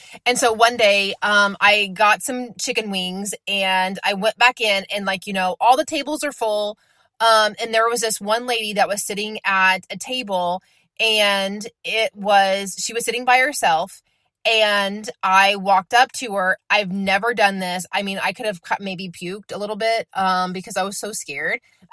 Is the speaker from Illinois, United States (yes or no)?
yes; Illinois, United States; I'm like, I'm from Southern Illinois.